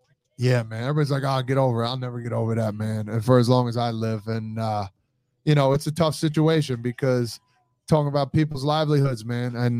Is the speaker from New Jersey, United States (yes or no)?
yes; New Jersey, United States; You know, they brought it up because I'm from Jersey.